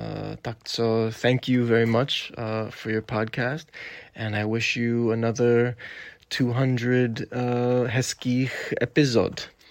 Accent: New York, United States; Czech is a second language; já jsem z New Yorku, teda z Velkého jabloka. Já poslouchám tvůj podcast každý týden, abych si procvičil svoji češtinu. Ve skutečnosti můj táta byl z Prahy, on byl Čech

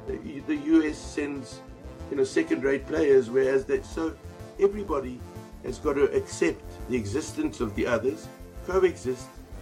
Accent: South Africa; now in England, United Kingdom; I come originally from South Africa. That's where my accent is.

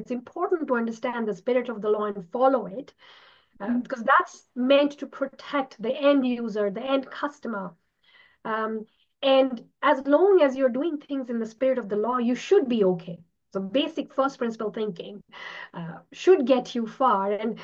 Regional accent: India; I was born in India. I grew up in India. I did my undergrad in engineering at a college called Indian Institute of Technology, IIT Kharagpur.

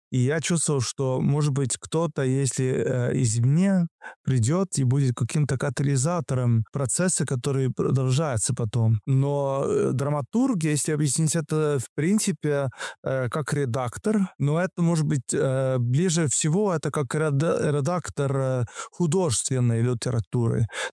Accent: Estonia; понятно, я эстонец

